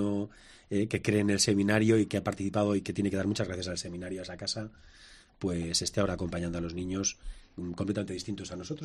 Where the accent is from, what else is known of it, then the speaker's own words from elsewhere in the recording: Escalona, Castilla-La Mancha, Spain; Yo lo veo en mi pueblo, en Escalona, ¿verdad?